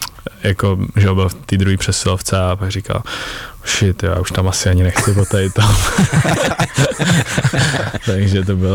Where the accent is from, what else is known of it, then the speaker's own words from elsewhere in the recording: Prague, Czechia; tím jsem tady z Prahy